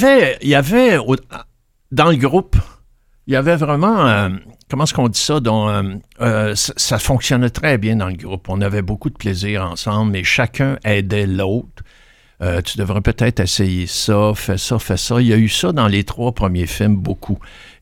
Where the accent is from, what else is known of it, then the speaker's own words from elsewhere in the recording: Granby, Quebec, Canada; Moi, je viens de Granby. On était cinq gars de Granby